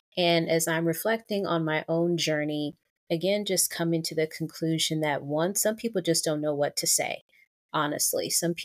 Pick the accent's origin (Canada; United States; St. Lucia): United States; the South; I can only say because I grew up in the South, bless those people's hearts.